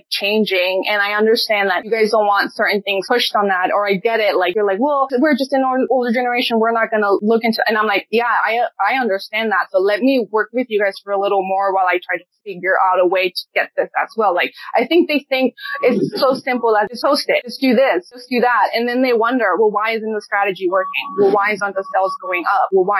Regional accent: Puebla, Mexico; English is a second language; I am Mexican. I am from Puebla.

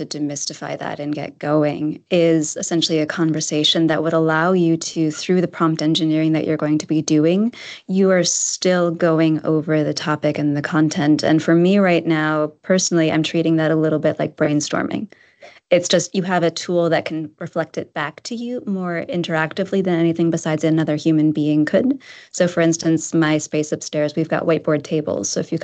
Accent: Wisconsin, United States; I'm from Wisconsin, though, so you have to bleed cheese in Wisconsin.

